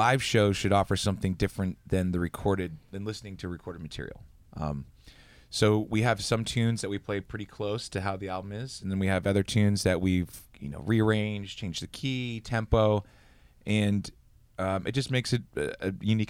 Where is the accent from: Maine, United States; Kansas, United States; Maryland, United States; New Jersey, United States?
Maine, United States; I'm from Maine. You know, I've wielded an axe or two.